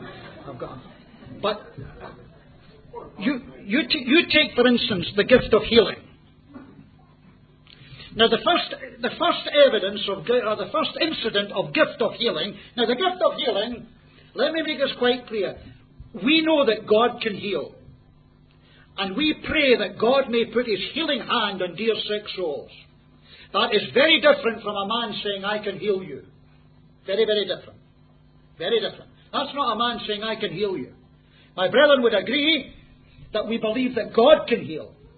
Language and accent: English; Scotland, United Kingdom; If I came here as a Scotsman, and halfway through the week, I suddenly start speaking perfect Malay.